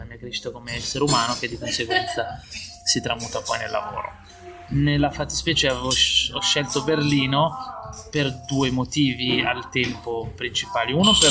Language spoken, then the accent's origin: Italian; Milan, Lombardy, Italy; born there; però di fatto avevo sempre come base Milano, che è anche la mia città natale